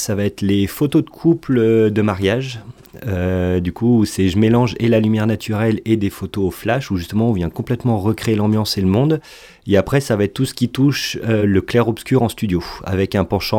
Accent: Aubenas, Auvergne-Rhône-Alpes, France; je suis revenu là où j'ai toujours été amoureux de ma région, c'est l'Aubenas, donc c'est l'Ardèche, que je suis originaire du pont d'Aubenas.

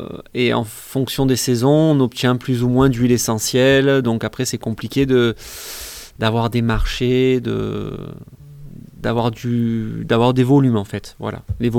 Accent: Aubenas, Auvergne-Rhône-Alpes, France; Et on avait une ferme à Lagorce où on est d'Aubenas.

